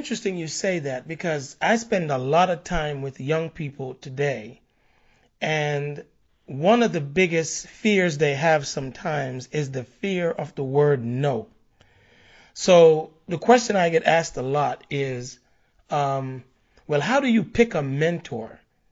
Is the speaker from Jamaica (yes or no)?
yes; Jamaica; what I experienced growing up in Jamaica.